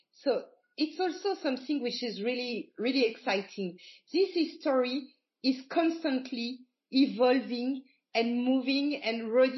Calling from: France; you are calling me from Brazil and I'm answering you from France, but also working in Luxembourg

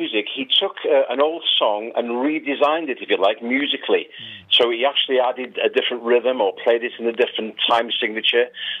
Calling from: Connah's Quay, Wales, United Kingdom; I'm at home in Connors Quay, which is Deeside in North Wales.

